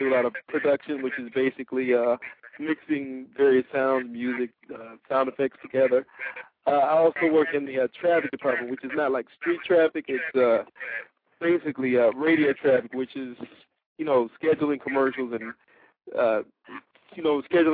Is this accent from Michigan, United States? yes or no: yes; Detroit, Michigan, United States; Well, I was born and raised here in Detroit, Michigan. Still live here. I love the city.